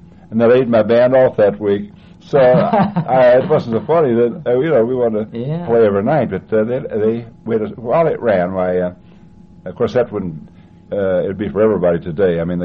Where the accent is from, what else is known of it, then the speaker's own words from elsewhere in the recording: Kentucky, United States; born there; Well, 1903, I was born back on Big Sandy River between West Virginia and Kentucky